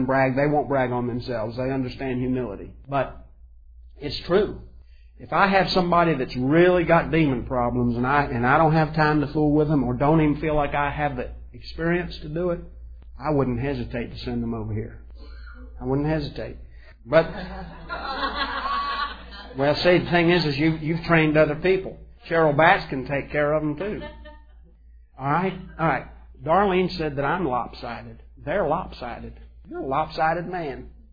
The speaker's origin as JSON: {"language": "English", "region": "the South", "country": "United States", "said": "because I'm a Southerner, okay?"}